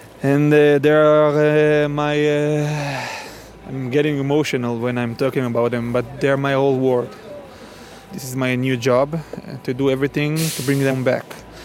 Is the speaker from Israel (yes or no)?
yes; Kfar Aza, Southern District, Israel; We're from Kibbutz Kfar Aza. On the 7th of October, our kibbutz got slaughtered and butchered by the terrorists of Hamas.